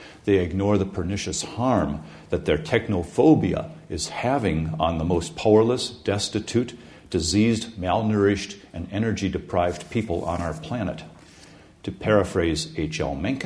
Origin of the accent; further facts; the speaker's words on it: Wisconsin, United States; I grew up on the Fox River in Wisconsin, which is one of the most heavily paper-milled rivers in the world.